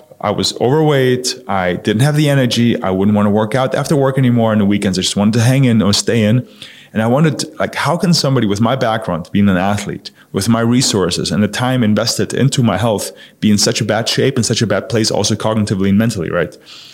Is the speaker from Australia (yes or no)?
no; Munich, Bavaria, Germany; So I grew up in Germany, in Munich.